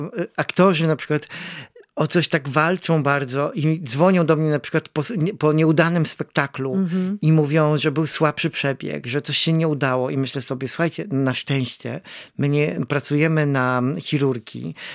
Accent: Garwolin, Masovian Voivodeship, Poland; ja się urodziłem w Garwolinie. To jest takie miasto, które ma tam 16 tysięcy chyba mieszkańców. I chodziłem do zwykłej podstawówki u mnie na osiedlu. Chodziłem do liceum u mnie w Garwolinie.

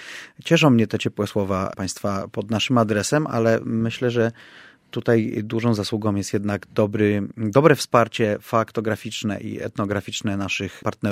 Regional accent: Kraków, Lesser Poland, Poland; ja powiedziałem, że jestem Krakusem i to jest oczywiście prawda, ale nie cała prawda. Jestem nim od mniej więcej końca, moi przodkowie są obecni w Krakowie od końca XIX wieku

